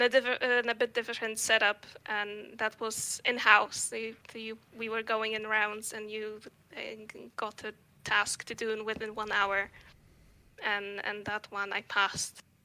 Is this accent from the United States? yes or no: no; Poland; English is a second language; obviously I'm from Poland